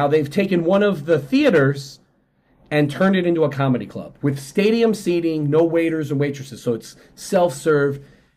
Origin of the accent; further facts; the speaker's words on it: Chicago, Illinois, United States; I'm from Chicago.